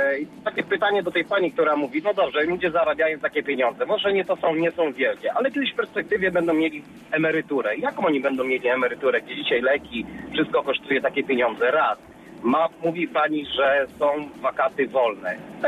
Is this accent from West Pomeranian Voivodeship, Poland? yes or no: yes; Szczecin, West Pomeranian Voivodeship, Poland; ja jestem ze Szczecina